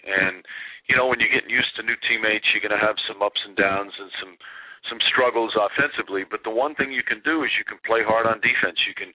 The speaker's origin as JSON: {"language": "English", "town": "Yonkers", "region": "New York", "country": "United States", "tie": "born or raised there", "said": "I was a kid who rooted for the Knicks growing up in Yonkers, so I've been a Knicks fan since I was little."}